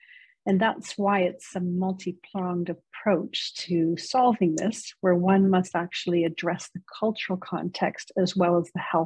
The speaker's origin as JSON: {"language": "English", "country": "Canada", "said": "So a Canadian NHL, so very dear to me as a Canadian."}